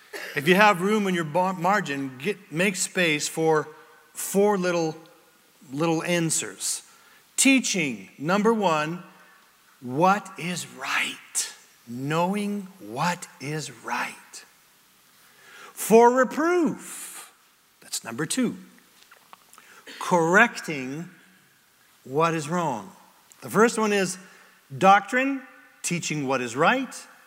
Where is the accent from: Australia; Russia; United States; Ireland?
Ireland; I'm angry because I'm Irish. I just pulled that out of the air. My Irish people, don't write me.